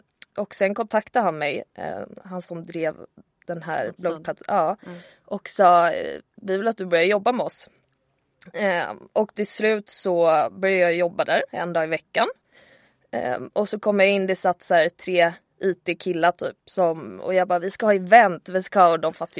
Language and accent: Swedish; Gothenburg, Västra Götaland County, Sweden; Ja, men i Göteborg, jag är ju från Göteborg.